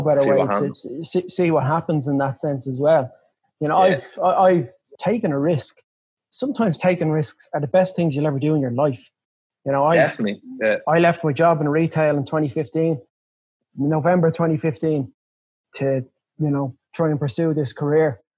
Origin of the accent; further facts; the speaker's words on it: Leinster, Ireland; But I get it because I'm from North County Dublin. My family are from Dunycarney, Whitehall area. That's my dad's side, you know.